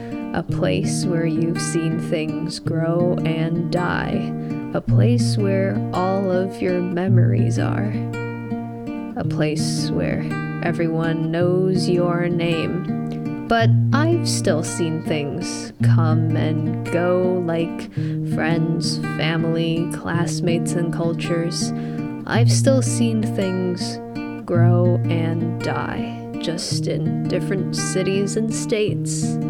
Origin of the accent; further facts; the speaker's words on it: China; also born or lived in Illinois; now in Ohio, United States; But I wouldn't call Northbrook my hometown, because my life in China is where my roots are.